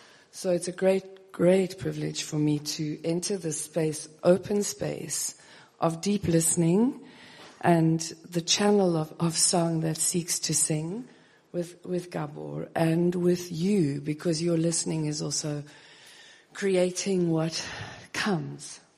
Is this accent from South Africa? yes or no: yes; South Africa; now in Sweden; I stand here also as a South African who's living in Sweden